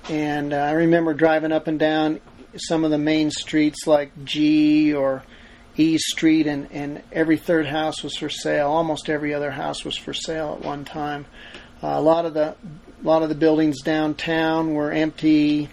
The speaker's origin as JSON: {"language": "English", "town": "Las Vegas", "region": "Nevada", "country": "United States", "tie": "born or raised there", "also_born_or_lived": "California / Oregon", "lives_now": "Salida, United States", "said": "I grew up in Las Vegas for the most part, and I went to art school in California, lived in Oregon for a while, lived in Oklahoma for a short while"}